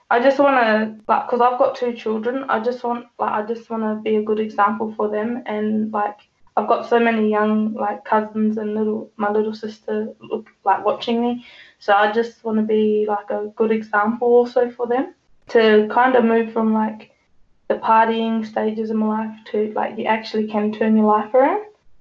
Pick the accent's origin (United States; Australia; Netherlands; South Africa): Australia; Koonibba, South Australia; I'm 25 years old. I grew up in Kuniba Mission, 50 or 40 k's out of Sejuna, west of Sejuna. My father is Greek and my mother's Aboriginal.